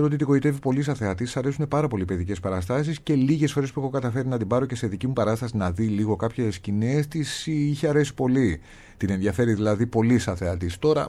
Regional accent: Patras, Western Greece, Greece; τις παραστάσεις που παίζω εδώ πέρα και στην Πάτρα, γιατί μου αρέσει πολύ να παίζω στην πόλη μου

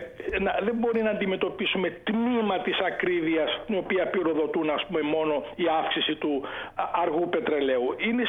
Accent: Drama, Eastern Macedonia and Thrace, Greece; Εγώ είμαι από τη Δράμα, εκλέγομαι στη Δράμα, μια αμυγός αγροκτηνοτροφική περιοχή.

